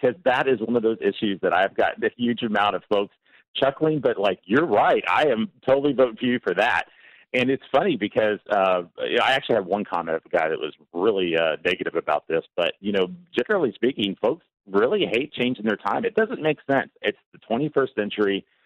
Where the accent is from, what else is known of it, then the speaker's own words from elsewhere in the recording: Texas, United States; But the thing is that as a Texan, as a person who serves in the Texas State Guard